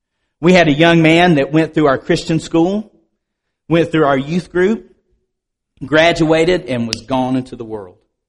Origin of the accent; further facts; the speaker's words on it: Asheville, North Carolina, United States; And I told him I was from Asheville, North Carolina.